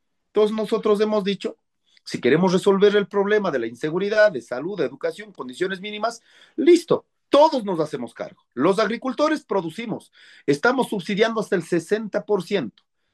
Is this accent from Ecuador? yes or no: yes; Ecuador; si queremos salir en adelante como ecuatorianos